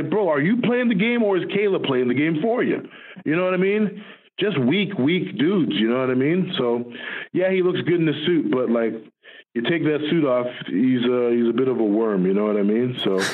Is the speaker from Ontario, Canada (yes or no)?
yes; Toronto, Ontario, Canada; I'm from Toronto.